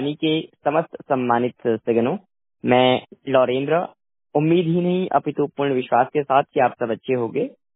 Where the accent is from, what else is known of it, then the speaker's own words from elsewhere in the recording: Sambhal, Uttar Pradesh, India; मैं 100% दृष्टिबाधित हूं और राज्य उत्तर प्रदेश जिला संभल का निवासी हूं।